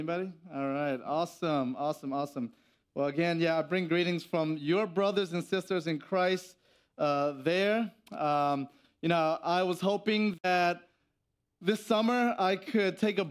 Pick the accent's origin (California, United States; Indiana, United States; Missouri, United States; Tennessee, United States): Tennessee, United States; Antioch; I'm actually from Middle Tennessee. Grew up here, specifically from Antioch, right? So went to Antioch High School